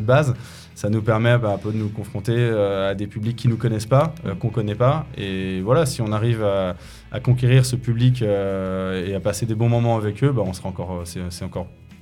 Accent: Meaux, Île-de-France, France; On vient de Meaux, et le bruit de Meaux, tu le connais, j'imagine.

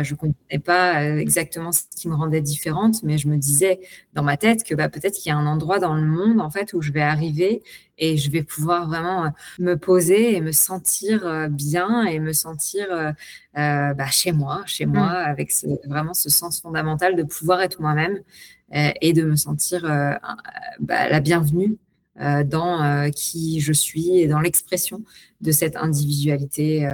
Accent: Louviers, Normandy, France; J'ai grandi à Louviers. C'est une ville entre Rouen et Évreux, en Normandie.

